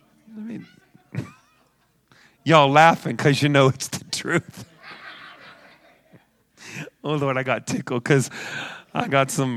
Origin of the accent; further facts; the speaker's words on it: West Virginia, United States; I was raised in West Virginia, you know, and when they ask for a favor, they always cuss themselves out.